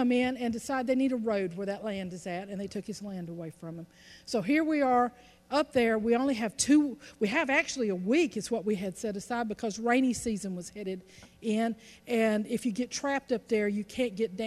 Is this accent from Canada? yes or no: no; United States; And I'm American. I like my electricity.